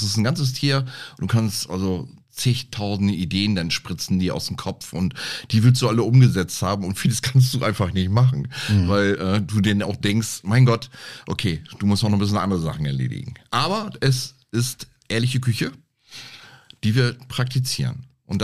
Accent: Unterstedt, Lower Saxony, Germany; aus der alten Heimat, wo ich herkomme, Rothenburger Kreis, wo ich geboren worden bin, auch aus Unterstedt halt eben.

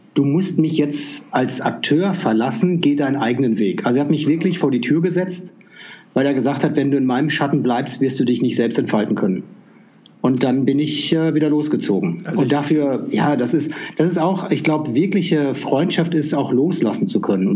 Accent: North Rhine-Westphalia, Germany; Da zu der Zeit war die britische Armee noch bei uns im Münsterland.

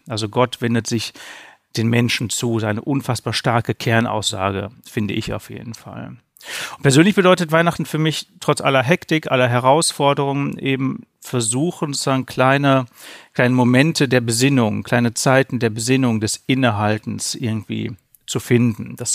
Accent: Northern Germany, Germany; now in Austria; aus der Nähe von Bielefeld, Hannover, also relativ weit im Norden.

